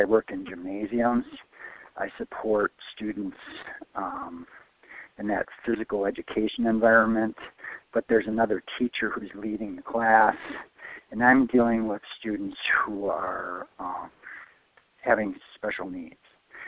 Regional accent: Wisconsin, United States; from Wisconsin.

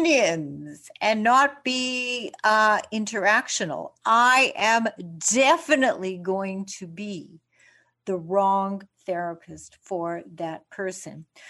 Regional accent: Canada; When I was growing up in Canada

